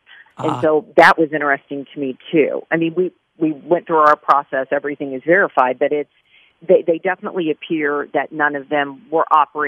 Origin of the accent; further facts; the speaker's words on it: Kansas City, Missouri, United States; I wasn't a reporter at the time, but I'm from Kansas City. I was living here. My family, we remember the blast. We live north of the river.